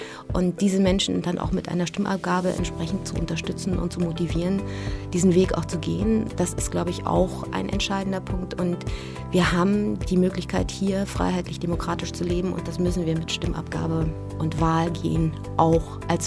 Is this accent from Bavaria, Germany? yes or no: no; Berlin, Germany; Ich bin in Berlin-West aufgewachsen